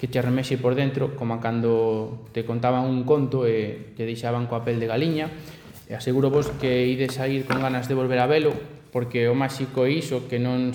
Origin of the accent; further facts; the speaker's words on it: Galicia, Spain; a nosa identidade como galegos.